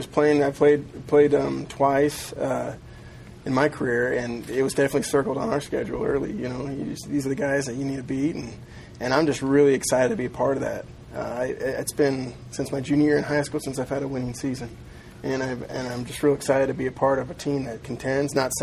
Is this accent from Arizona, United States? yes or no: yes; Arizona, United States; also born or lived in Colorado; I grew up in Arizona and lived in Colorado, so just having that vegetation, the rain, good night, rains out here.